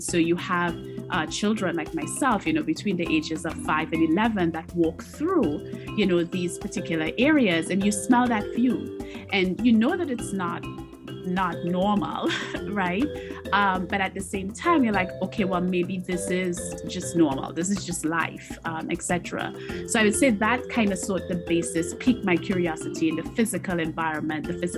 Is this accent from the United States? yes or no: no; Trinidad & Tobago; I'm Trinidadian by birth. And so I grew up in Trinidad and Tobago in a rural community. And interestingly, that rural community was also an oil drilling community.